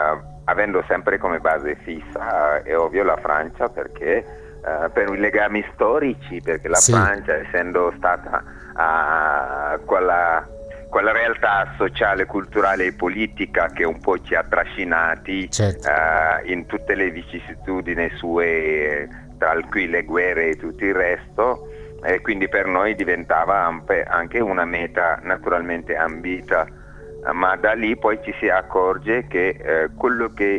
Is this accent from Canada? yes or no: no; Senegal; Italian is a second language; now in Italy; dal Senegal. Sono senegalese e vivo e lavoro in Italia ormai da 15 anni, quindi posso affermare di essermi gradevolmente italianizzato.